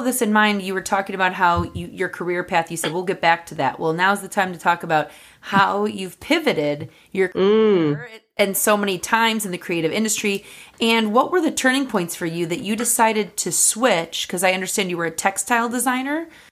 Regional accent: United States; and I grew up here in the States

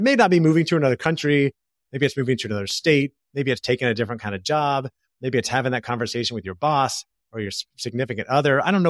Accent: Orlando, Florida, United States; also born or lived in California; We were living in Orlando, Florida, which is my hometown. I have lived in California in the past as well.

